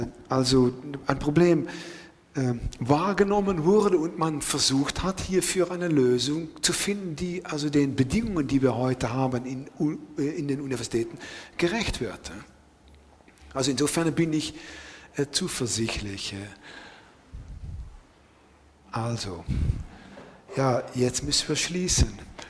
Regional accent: Netherlands; German is a second language; ich komme ja aus den Niederlanden.

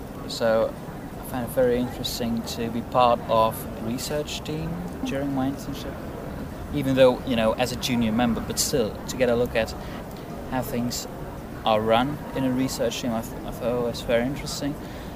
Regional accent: Belgium; I'm 22 years old. I come from Belgium and I studied English and Swedish linguistics and literature at the University of Ghent.

